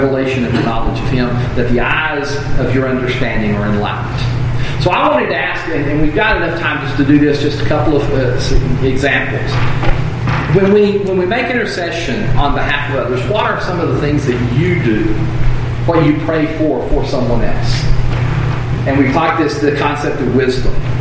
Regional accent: Texas, United States; Now, as a Texan, that's hard to stomach

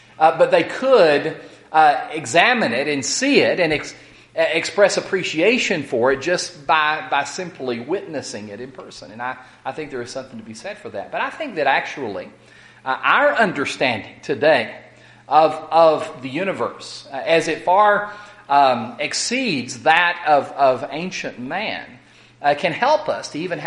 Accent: Odessa, Texas, United States; now in Fort Worth, United States; I'm from West Texas and in Odessa, and while Odessa itself was a city and the lights of the city obscured some of the sky, it still was a pretty impressive sky.

